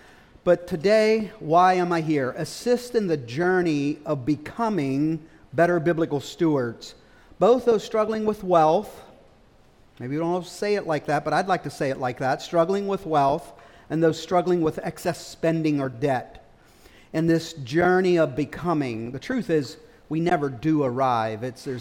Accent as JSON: {"language": "English", "town": "Altoona", "region": "Pennsylvania", "country": "United States", "said": "I am, however, not from Lancaster. I'm from Western PA. Blair County is where I'm from, the city of Altoona."}